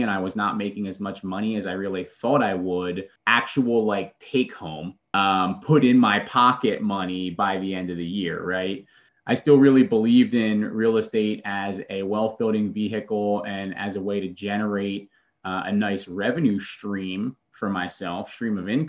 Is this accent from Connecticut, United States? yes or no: no; Philadelphia, Pennsylvania, United States; now in Charlotte, United States; I am originally from Philadelphia. I live in Charlotte presently.